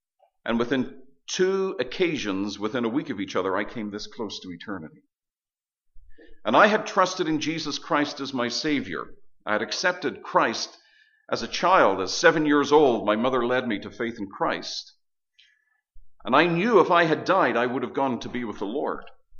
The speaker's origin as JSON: {"language": "English", "town": "Belfast", "region": "Northern Ireland", "country": "United Kingdom", "tie": "born or raised there", "said": "I grew up in Belfast, Northern Ireland"}